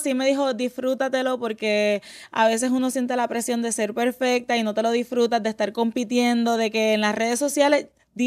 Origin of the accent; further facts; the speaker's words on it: Ponce, Puerto Rico; si los tres somos de Ponce